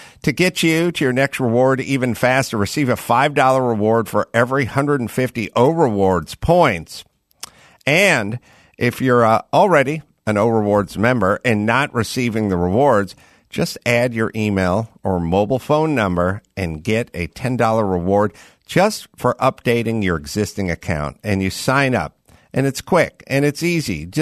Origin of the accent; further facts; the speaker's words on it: Philadelphia, Pennsylvania, United States; now in La Cañada, United States; whatever that energy is of growing up in South Philly and going, fuck this. Like, I got to get out of here.